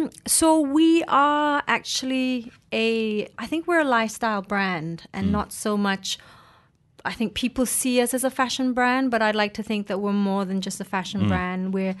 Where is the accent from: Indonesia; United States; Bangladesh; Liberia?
Indonesia; West Java; I'm half Indonesian and half English, but I was brought up in Indonesia in a village in West Java.